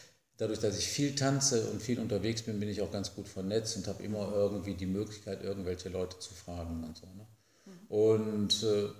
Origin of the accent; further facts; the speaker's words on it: North Rhine-Westphalia, Germany; da bin ich immer noch, eigentlich in meinem Heimat- oder Geburtsort irgendwo wieder gelangt. Das sind 10, 20 Kilometer Düsseldorf und 10 Kilometer Wuppertal.